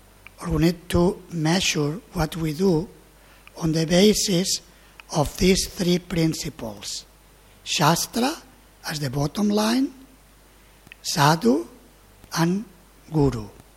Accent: Spain; born there; English is a second language; So, and there is a saying, I know it in Spanish because I was born in Spain. I don't know the equivalent in English.

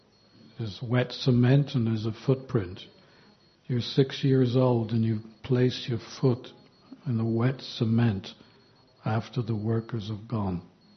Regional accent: Ljubljana, Slovenia; I'm from Slovenia. I'm also from Ljubljana.

